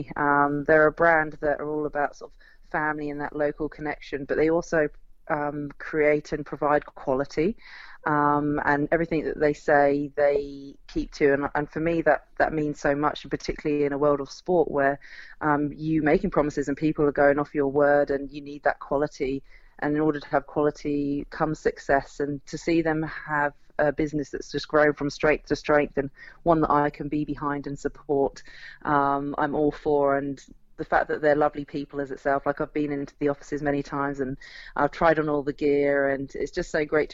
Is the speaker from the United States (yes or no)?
no; England, United Kingdom; now in Australia; living out in Australia at the moment, I know how eager the Aussies are to come over on our turf and really hand it to us.